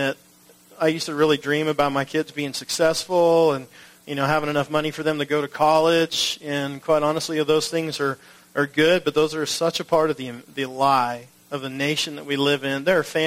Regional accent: Canada; now in United States; even though I'm a Canadian.

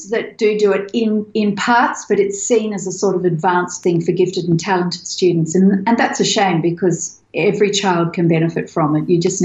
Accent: Australia; I'm an Australian

